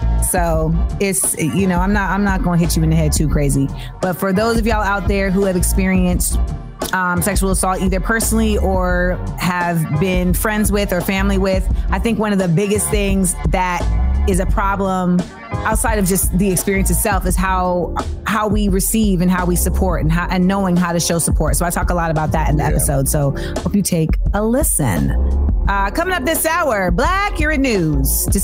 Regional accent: Florida, United States; Because when I was growing up in Florida, we was learning all about the limestone water table and how Florida gonna go underwater.

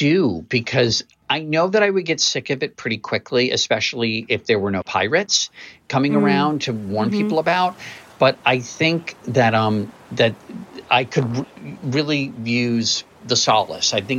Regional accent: Maryland, United States; Okay, I'm from Maryland, and I don't remember any bombing.

